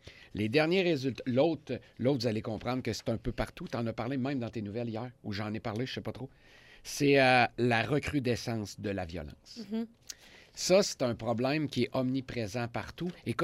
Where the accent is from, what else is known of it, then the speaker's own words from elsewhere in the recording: Lévis, Quebec, Canada; moved away; Saint-Jacques-Chrysostome. Je viens de la rive sud. Je suis parti en 2001, pas parce que je n'aimais pas le monde, là, parce qu'il y avait trop de trafic en 2001.